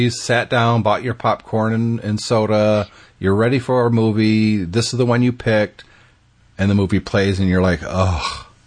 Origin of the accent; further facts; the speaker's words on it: Michigan, United States; Or they were so rusty because, again, I grew up and live in Michigan.